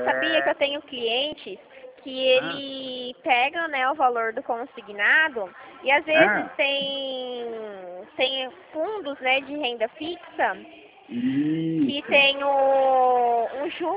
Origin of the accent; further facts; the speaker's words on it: Dracena, São Paulo, Brazil; Eu sou de Dracena.